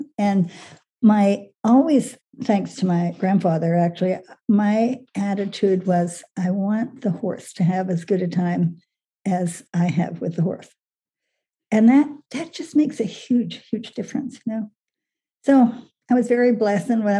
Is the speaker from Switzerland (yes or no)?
no; Gibbons, Alberta, Canada; I grew up in outside of Edmonton, Alberta, in a little place called Gibbons, Alberta. And I'm 84 years old.